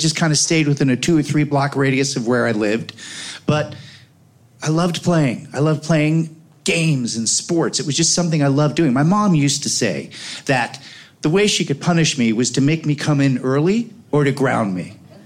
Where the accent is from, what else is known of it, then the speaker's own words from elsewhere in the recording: Oak Park, Illinois, United States; I grew up on Gunderson and Madison in Oak Park. My school was 3.5 blocks away from where I lived.